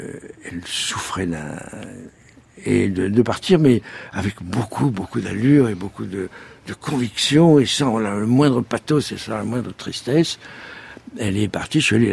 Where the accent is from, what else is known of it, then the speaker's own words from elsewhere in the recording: Vendôme, Centre-Val de Loire, France; Je suis passé par ma ville natale, Vendôme.